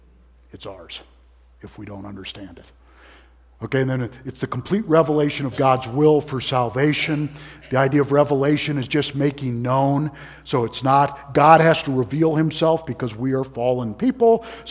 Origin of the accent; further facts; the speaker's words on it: United States; Well, I'm an American. I never make a mistake.